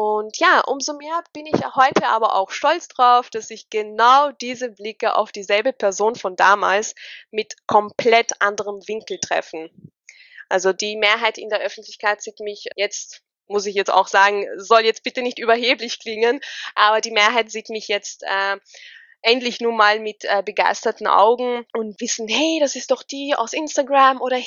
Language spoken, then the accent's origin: German; Austria